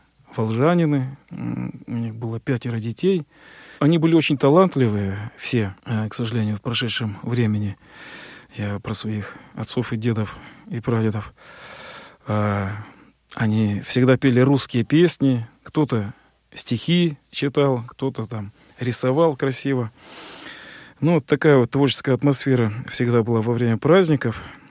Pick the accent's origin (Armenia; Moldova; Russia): Russia; Kostroma, Kostroma Oblast; Я из Костромы, там у нас вокруг леса.